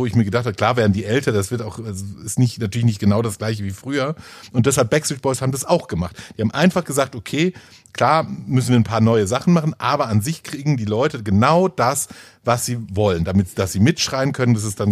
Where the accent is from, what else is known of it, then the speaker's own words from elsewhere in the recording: Frankfurt, Hesse, Germany; in Frankfurt, in meiner Heimat